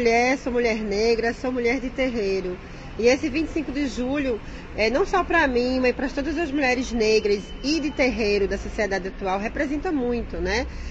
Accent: Olinda, Pernambuco, Brazil; Sou de Olinda, meu terreiro fica lá em Olinda, em Peixinhos, né? O Centro Espírita Social e Cultural Cabocla Jandira, nome da cabocla da casa, mas a casa é de Oxum ao Pará.

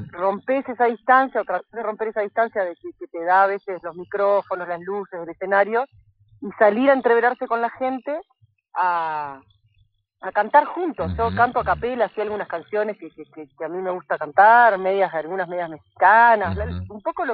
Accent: Paysandú, Uruguay; yo soy de Paysandú, ahí enfrente, ustedes tienen a Salto enfrente, pero yo soy un poquito más...

